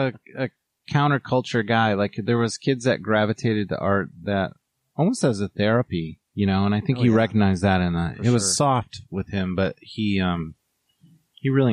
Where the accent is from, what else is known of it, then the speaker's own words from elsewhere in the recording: Royal Oak, Michigan, United States; born there; I was born on the east side. I was born in Royal Oak. I feel a bit connection to Detroit.